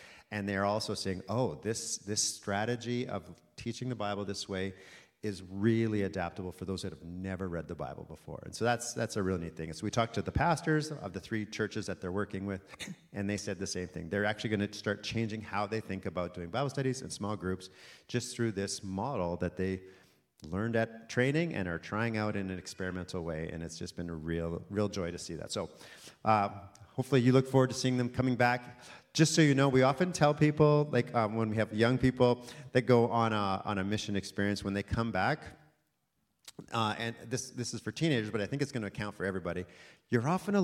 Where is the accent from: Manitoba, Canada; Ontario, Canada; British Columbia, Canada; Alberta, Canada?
Manitoba, Canada; He often is in Winnipeg, where I live. I'm from Manitoba.